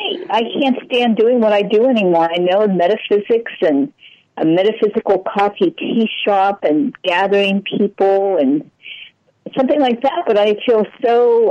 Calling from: San Diego, California, United States; San Diego, California.

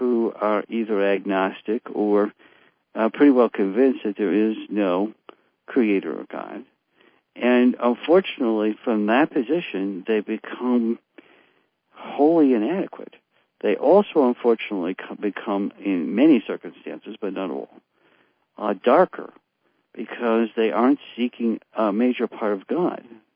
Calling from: United States; I'm speaking from the United States

